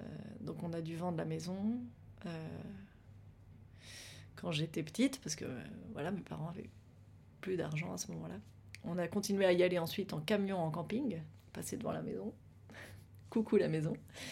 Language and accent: French; Paris, Île-de-France, France; le fait d'avoir mon appart à Paris, ma famille ici, c'est sûr que je me sens très chez moi à Paris et plutôt en sécurité. Enfin, je me sens chez moi. Ça m'est très familier. C'est là que j'ai grandi